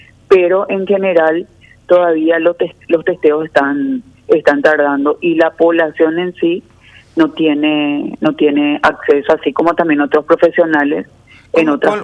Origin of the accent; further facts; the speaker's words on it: Ciudad del Este, Alto Paraná, Paraguay; Yo soy de Ciudad del Este